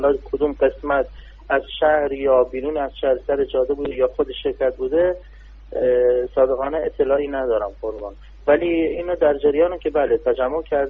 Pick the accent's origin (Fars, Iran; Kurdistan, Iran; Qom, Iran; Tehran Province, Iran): Kurdistan, Iran; now in Shush, Iran; به عنوان یه ایرانی عرضم به حضور. دوم اینکه بنده غیر بومی هستم، بچه خوزستان نیستم، بچه استان کردستانم که ساکن شوش دانیالم.